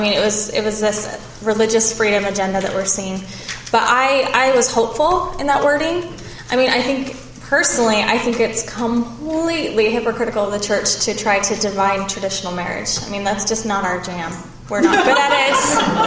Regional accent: Utah, United States; at least I grew up in Utah being told, oh, that these guys are wicked

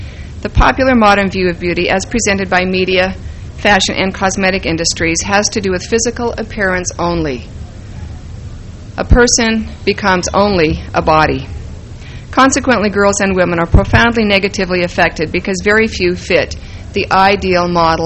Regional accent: Provo, Utah, United States; also born or lived in California; I grew up in Provo because they say I couldn't possibly fit there, and they're right. I never did. I lived in California for some time after I married and then returned to Provo a few years ago.

